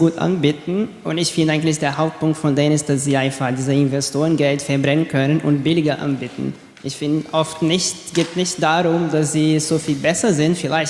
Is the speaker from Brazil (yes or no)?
yes; Brazil; ich komme aus Brasilien und da haben wir sehr gut gesehen